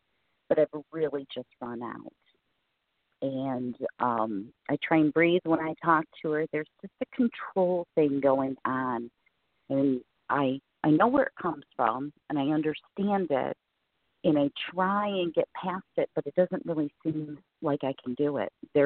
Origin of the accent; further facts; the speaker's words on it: Michigan, United States; I'm from Michigan.